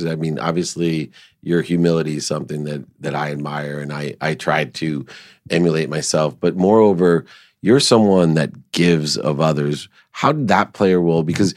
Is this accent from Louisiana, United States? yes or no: no; Akron, Ohio, United States; growing up in Akron, Ohio, I understand you're limited by that vision of, wow, can I ever even leave the railroad track part of it, right? Past Firestone when I grew up.